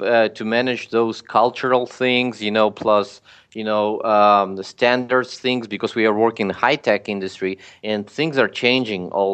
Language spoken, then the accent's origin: English; Georgia; English is a second language; also born or lived in Ukraine; now in United States; I'm originally from Georgia, and I mean, I was a refugee myself, and then, you know, I moved before moving to US. I was in Ukraine.